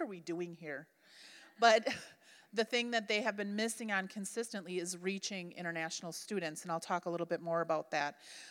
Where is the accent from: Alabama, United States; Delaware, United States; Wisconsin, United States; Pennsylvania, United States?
Wisconsin, United States; Milwaukee; moved away as an adult; now in Odessa, Ukraine; It feels like Milwaukee." I grew up in Milwaukee, so, you know, we feel right at home in Odessa.